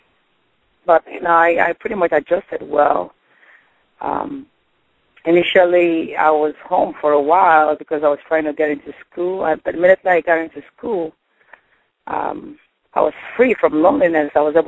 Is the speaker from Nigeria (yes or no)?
yes; Nigeria; moved away as an adult; I got married, you know, while I was in Nigeria